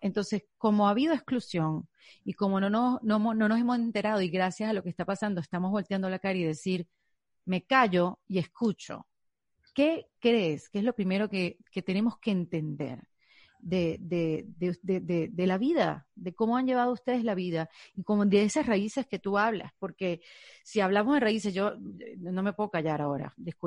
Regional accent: Venezuela; now in United States; yo soy una inmigrante venezolana, pero ya no me llaman venezolana porque estoy en Estados Unidos, entonces me llaman latina

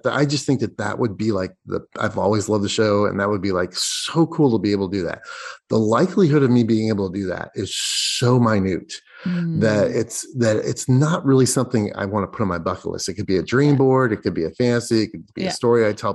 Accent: Indiana, United States; now in Seattle, United States; I'm from Indiana, but currently in Seattle.

